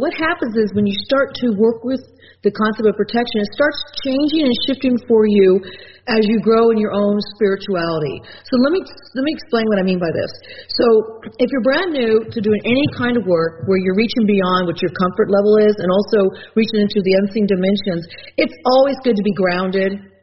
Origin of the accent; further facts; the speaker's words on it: New Mexico, United States; I grew up in New Mexico and did a lot of stuff around that and learned a lot from some Native American traditions and people